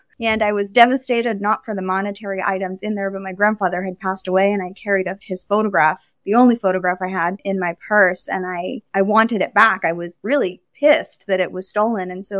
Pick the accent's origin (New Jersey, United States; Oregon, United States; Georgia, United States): New Jersey, United States; born there; English is a second language; also born or lived in Pennsylvania / New York; I was born in the great state of New Jersey and spent some time in New Jersey and Pennsylvania and New York before I became a Floridian, and I haven't looked back.